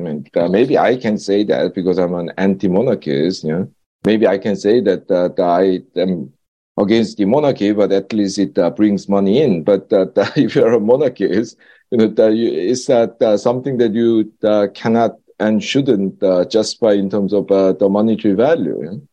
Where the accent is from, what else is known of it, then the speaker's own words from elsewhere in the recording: South Korea; at the time when I was growing up in Korea, we actually had very few kind of restaurants serving foreign food other than the Japanese and Chinese.